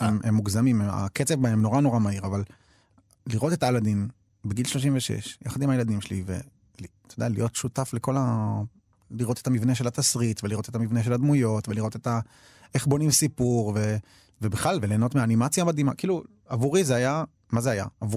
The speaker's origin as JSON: {"language": "Hebrew", "town": "Jerusalem", "region": "Jerusalem District", "country": "Israel", "tie": "born or raised there", "said": "אני גדלתי בגילו בירושלים, זו שכונה שבורה מאוד"}